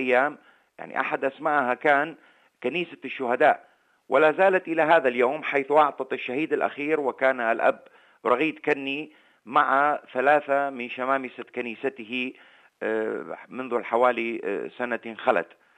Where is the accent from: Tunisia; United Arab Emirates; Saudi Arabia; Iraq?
Iraq; born there; نحن كما تعلمون سكان البلاد الأصليين، نحن ولدنا في العراق، وهذا هو بلدنا، وهذه هي أرضنا، والعراق هو كنيستنا، وأعطينا شهادة حية عن إيماننا المسيحي في العراق